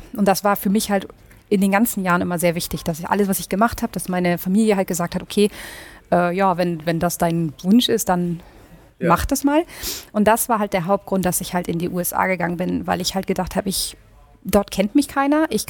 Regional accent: Northern Germany, Germany; ich komme aus Norddeutschland, für mich war es recht normal, dass überall Meer ist.

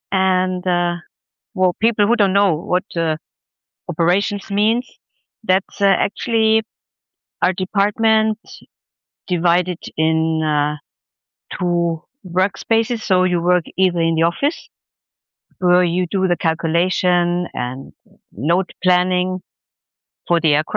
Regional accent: Munich, Bavaria, Germany; English is a second language; couple of years to improve my English, went to college there, and when I returned to Munich, which is my hometown, I joined with 22 years Lufthansa

